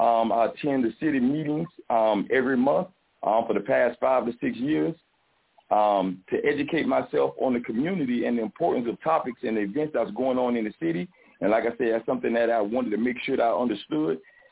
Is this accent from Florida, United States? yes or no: yes; Riviera Beach, Florida, United States; City Council District 5 in the city of Riviera Beach is to help assist and contribute in making my hometown city the best